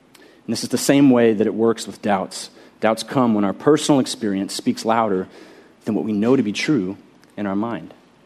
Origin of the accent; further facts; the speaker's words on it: Austin, Texas, United States; I grew up here in Austin and just minutes away from Lake Travis